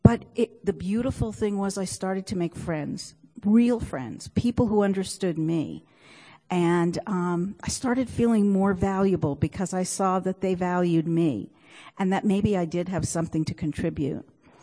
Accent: New Jersey, United States; moved away as an adult; now in Cleveland, United States; I ended up having to move from New Jersey, where I grew up, and I grew up in OA in New Jersey, and moved for a job to Cleveland, Ohio 10 years ago with my husband.

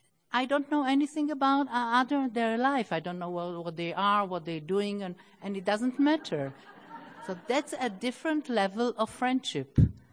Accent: Israel; English is a second language; I'm compulsive overeater from Israel, Region 9.

